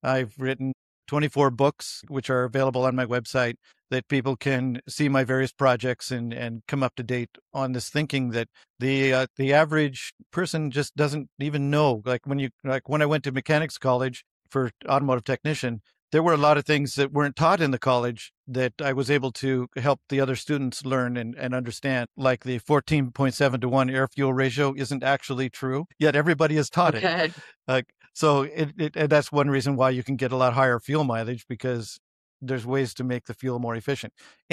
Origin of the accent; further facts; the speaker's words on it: British Columbia, Canada; also born or lived in Montana, United States; I was born in Montana and my father always wanted to be a cowboy. So he bought a ranch, actually five ranches in British Columbia while I was quite young, like in early grade school.